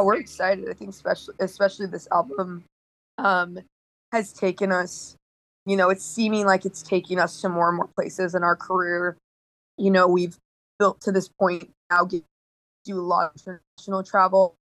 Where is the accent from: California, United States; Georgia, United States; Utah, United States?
Utah, United States; like, have you ever been to Utah? You know, like, we're from Utah.